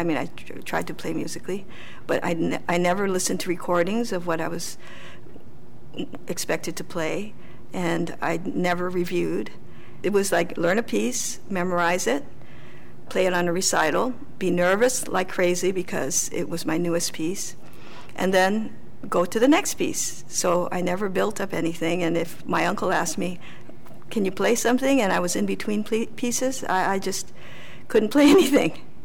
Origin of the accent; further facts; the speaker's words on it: Hawaii, United States; Growing up in Hawaii, we didn't have Suzuki method.